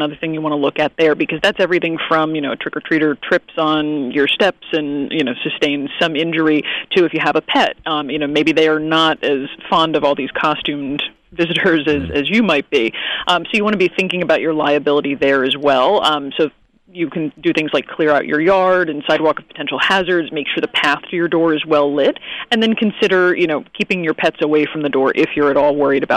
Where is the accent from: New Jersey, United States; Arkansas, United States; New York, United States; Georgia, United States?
New Jersey, United States; Yep, that was always the big thing where I grew up in South Jersey was the night before.